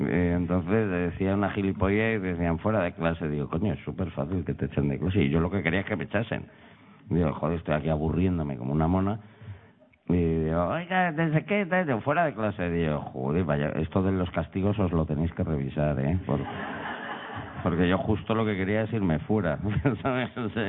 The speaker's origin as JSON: {"language": "Spanish", "town": "Madrid", "region": "Community of Madrid", "country": "Spain", "said": "soy de Madrid. Ay, de Madrid, ¿entonces eres español? Digo, sí, por ahora."}